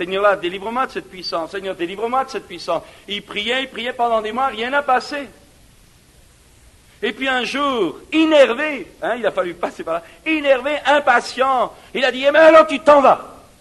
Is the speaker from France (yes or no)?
yes; France; chez nous en France.